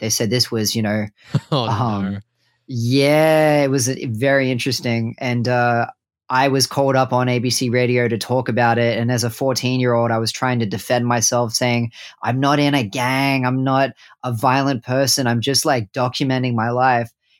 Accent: Wollongong, New South Wales, Australia; my family is from Brewarrina, but I grew up in Wollongong, and born and raised in Wollongong

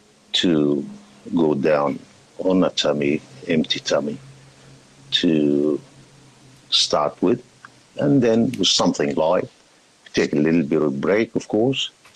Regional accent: Palestine; English is a second language; now in Australia; Originally, I am from Palestine, immigrated about 37, 38 years ago to Australia, enjoying the life around here.

